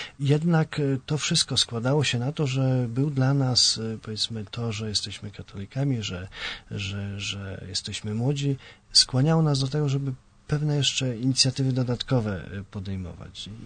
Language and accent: Polish; Lublin Voivodeship, Poland; Ja pochodzę z Lubelskiego, województwa lubelskiego, z miasta kilkunastotysięcznego.